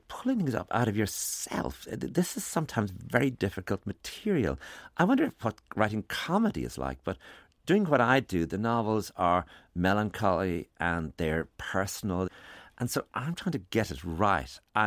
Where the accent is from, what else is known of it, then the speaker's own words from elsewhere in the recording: Enniscorthy, Leinster, Ireland; I'm from Enniscorthy, County Wexford, and 10 miles away is Wexford Town